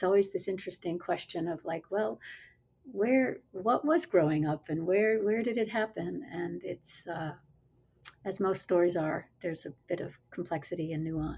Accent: New Jersey, United States; So I am 63 years old, and I grew up in a divided household. So I spent a good portion of my life in New Jersey, living with my mother, and then also a significant portion of my adolescence with my father and his family, his new family in Colorado.

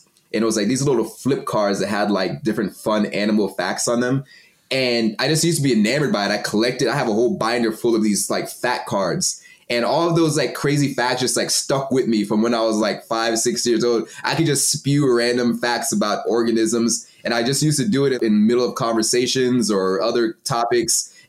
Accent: Texas, United States; also born or lived in Cameroon; now in Vancouver; So I was born in Texas, but my dad's side is from Nigeria and my mom's side is from Cameroon. So when they had me, they're still in school. And so they sent me back home to Cameroon.

